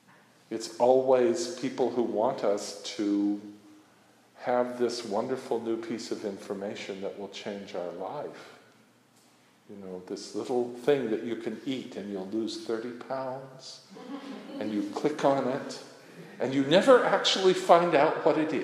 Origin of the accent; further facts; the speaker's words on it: Las Vegas, Nevada, United States; You know, I grew up in Las Vegas, so, you know, that...